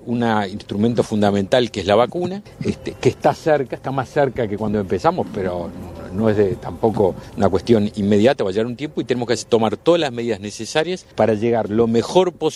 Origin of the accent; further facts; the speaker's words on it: Uruguay; Nosotros tenemos una larga historia de como uruguayos, de solidaridad.